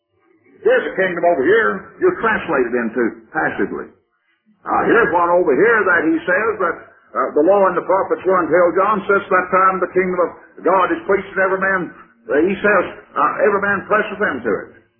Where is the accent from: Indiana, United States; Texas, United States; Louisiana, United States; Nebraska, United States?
Texas, United States; I say, yes, I'm from the United States. I walk on a little more. Somebody from California, Michigan, someplace like that begins to approach me. They look me over. They say, where are you from? Aren't you from Texas? I say, yes, I'm from Texas.